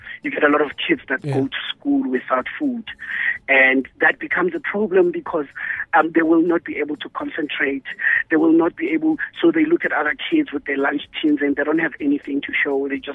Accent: Randfontein, Gauteng, South Africa; I was born and raised in Mohaking Randfontein, stayed in Tembisa, stayed in Mshuzi, Middleburg. I went to school at Palma Senior Secondary School

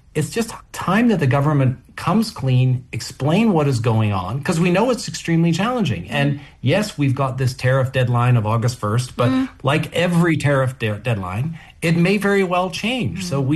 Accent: Canada; as you know, I'm Canadian

